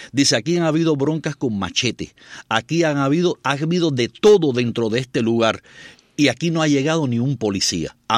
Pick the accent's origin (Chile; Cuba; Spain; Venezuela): Cuba; tanto tú como yo somos cubanos, no nacimos en Estados Unidos, vivimos en Cuba